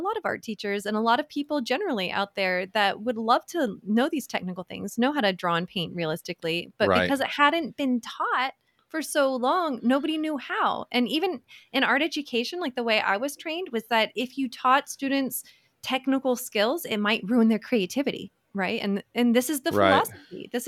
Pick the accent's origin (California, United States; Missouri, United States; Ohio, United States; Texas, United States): Ohio, United States; also born or lived in Dayton; It's true. I'm a bit of a wanderer. I grew up mostly in Ohio. I was born in the Dayton area there.